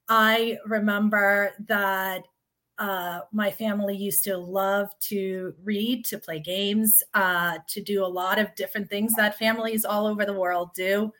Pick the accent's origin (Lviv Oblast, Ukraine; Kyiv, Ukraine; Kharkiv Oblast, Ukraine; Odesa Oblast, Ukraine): Odesa Oblast, Ukraine; Odesa; Well, the first thing I want to tell you is I was born in a beautiful city. It's called Odessa, Ukraine. It is a port city.